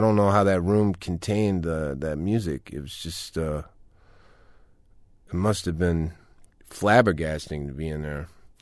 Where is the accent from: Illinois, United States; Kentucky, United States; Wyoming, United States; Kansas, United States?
Kentucky, United States; You know, I'm from Kentucky, and I grew up, you know, not super well off.